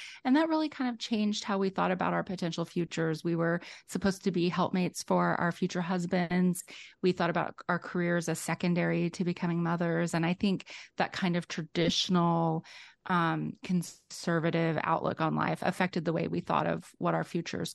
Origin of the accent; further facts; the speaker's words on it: Clinton, Arkansas, United States; I grew up in Clinton, Arkansas. It's a small town of between 2,500 and 2,600 people on the southern edge of the Ozark Mountains in northern Arkansas.